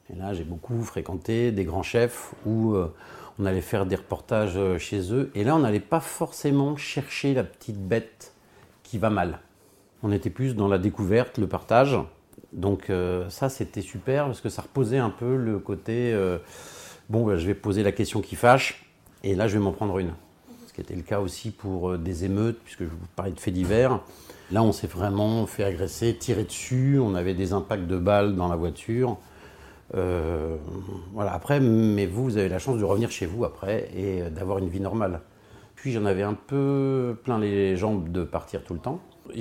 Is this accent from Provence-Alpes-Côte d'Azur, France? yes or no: no; Île-de-France, France; 50 ans. Toute ma famille vient d'ici, c'est-à-dire Beaulieu-les-Loches, en Indre-et-Loire. Je suis né à Versailles, j'ai grandi dans les Hauts-de-Seine.